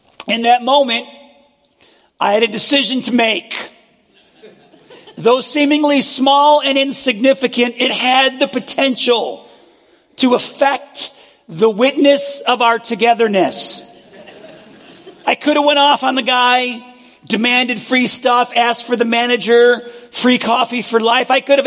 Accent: New York, United States; I grew up in New York. The first time I went to the South, I was 8 years old.

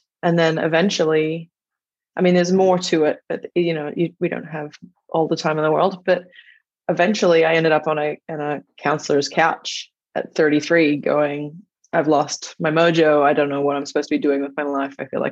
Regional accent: Australia; now in Canada; I'm from Australia. I live in Canada now.

